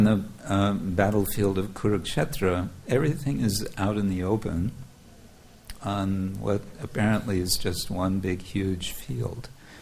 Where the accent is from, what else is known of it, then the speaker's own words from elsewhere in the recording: United States; We always learned when I was growing up in America, it was all about, you know, the glories of the American Revolution